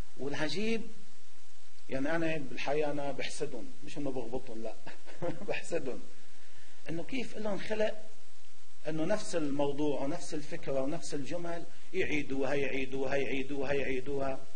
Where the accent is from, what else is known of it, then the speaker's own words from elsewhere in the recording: Lebanon; ما نحن كلياتنا لبنانيين وشعب لبناني